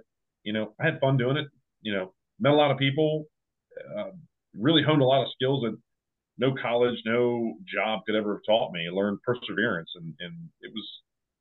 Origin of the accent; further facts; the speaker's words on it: Maryland, United States; there's a swap meet up in Pennsylvania where I'm from Maryland